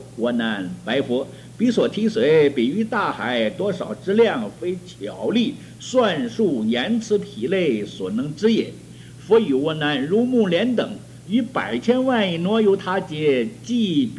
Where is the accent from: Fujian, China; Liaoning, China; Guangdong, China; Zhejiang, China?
Zhejiang, China; Ningbo; 我记得在我小的时候在宁波了